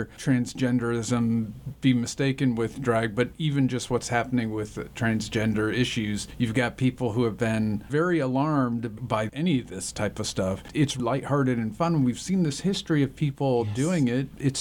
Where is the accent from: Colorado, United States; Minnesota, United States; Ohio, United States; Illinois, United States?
Illinois, United States; Chicago; I know when I grew up in Chicago, there were bars that were all drag bars